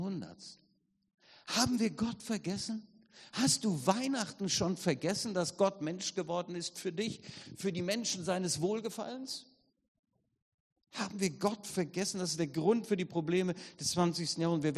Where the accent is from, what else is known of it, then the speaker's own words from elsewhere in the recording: Hesse, Germany; ich komme nun aus dem Wittgensteiner Land inzwischen, habe das hessische Hinterland ein bisschen verlassen, lebe den kleinen Grenzverkehr zwischen Bad Larsfurt und Wallau.